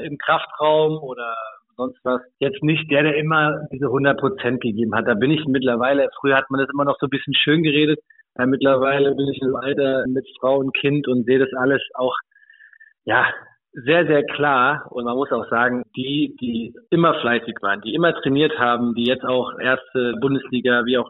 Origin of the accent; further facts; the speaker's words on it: Wiesbaden, Hesse, Germany; Ich bin Hesse, richtig. Ich komme aus Wiesbaden und wenn man hier in Wiesbaden ist, im Hesseland, dann spricht man auch notgedrungen Hessisch.